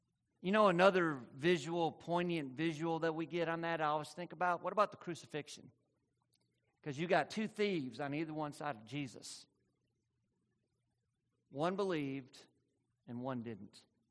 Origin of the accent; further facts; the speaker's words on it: New Orleans, Louisiana, United States; which we're from New Orleans, by the way.